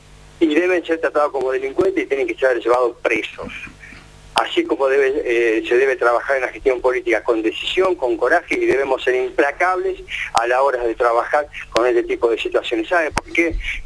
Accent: Santa Fe, Argentina; soy oriundo de la ciudad de Santa Fe, venía siguiendo muy de cerca todo lo que pasaba en mi provincia

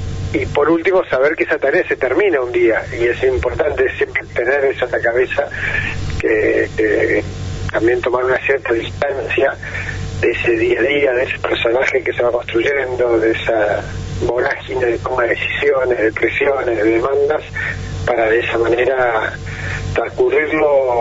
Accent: Argentina; Y bueno, nada, como argentino, el deseo que le vaya bien

